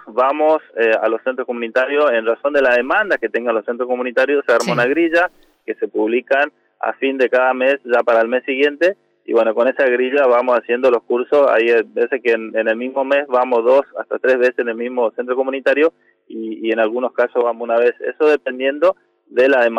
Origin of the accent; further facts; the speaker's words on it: Resistencia, Chaco, Argentina; Y particularmente somos chaqueños y resistencianos, que me parece que por ahí tiene otro condimento.